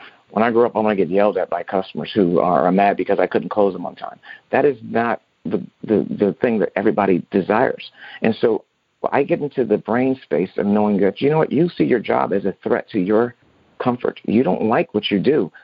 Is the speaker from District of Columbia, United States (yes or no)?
no; Los Angeles, California, United States; So I grew up in Hollywood, meaning L.A., everybody wants to be famous.